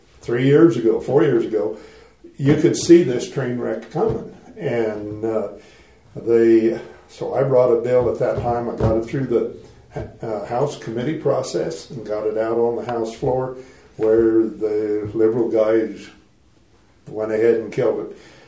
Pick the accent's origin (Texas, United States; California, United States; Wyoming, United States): Wyoming, United States; I was born and raised here in Johnson County. Okay. My parents and grandparents homesteaded out east of the interstate in 1918.